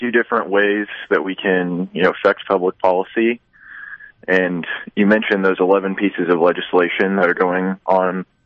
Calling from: Kansas City, Missouri, United States; I am calling from Midtown in Kansas City.

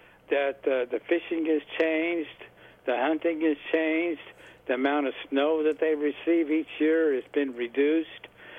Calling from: Olathe, Kansas, United States; and I'm calling from Olathe.

